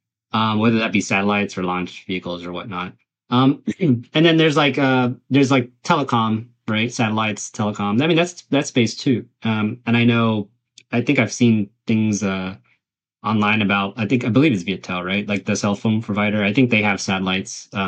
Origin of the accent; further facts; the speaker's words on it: United States; As an American, as a Vietnamese American who lives, you know, I have U.S. citizenship and anything like